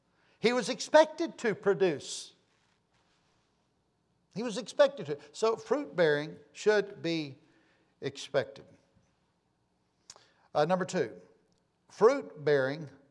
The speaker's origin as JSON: {"language": "English", "region": "Texas", "country": "United States", "said": "Well, I'm from West Texas, so she's got to be partial with, but I like Israel more than West Texas."}